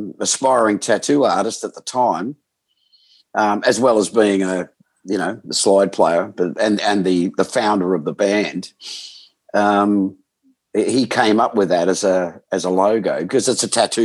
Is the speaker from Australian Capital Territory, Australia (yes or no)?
no; Melbourne, Victoria, Australia; because I was born and raised in Melbourne